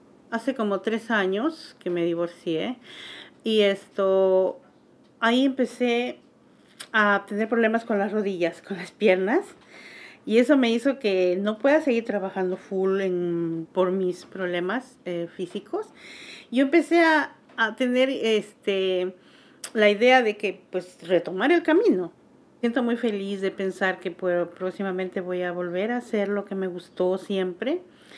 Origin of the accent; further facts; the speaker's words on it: Peru; tengo 54 años. Y soy de Perú, en Sudamérica, un país muy hermoso.